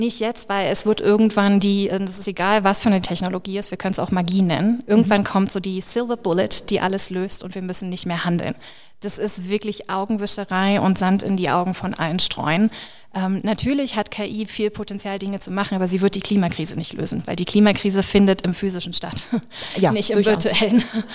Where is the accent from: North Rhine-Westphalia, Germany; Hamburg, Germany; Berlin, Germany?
Berlin, Germany; ich komme aus Berlin